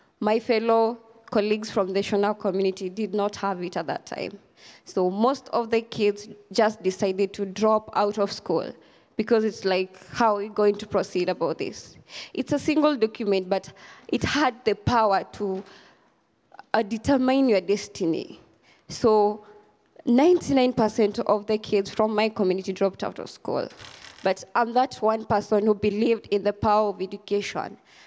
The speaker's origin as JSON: {"language": "English", "country": "Kenya", "tie": "born or raised there", "said": "I come from Kenya, born and raised in Kenya. I come from a community known as Shona. It was previously stateless."}